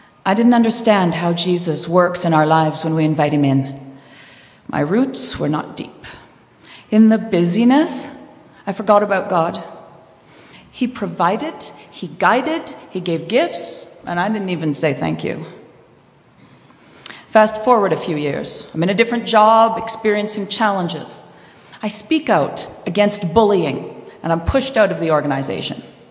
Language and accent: English; Ontario, Canada; born there; I was born in Northern Ontario to parents, non-Christian parents